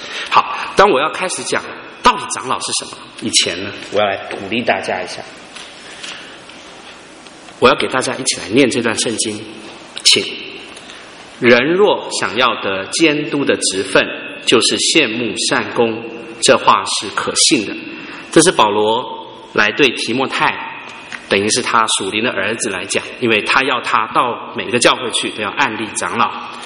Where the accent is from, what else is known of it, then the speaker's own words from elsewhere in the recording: China; 很多时候我们中国人啊，跟弟兄姐妹谈话的时候